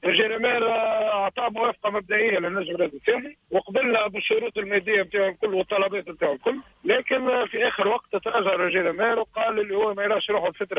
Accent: Tunisia; هو مدرب تونسي من اكثر القدرات اللي عندنا في تونس

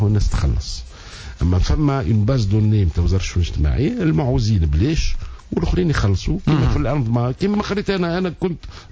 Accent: Tunisia; احنا ديما نعاود كان عندنا في تونس ظاهره غريبه

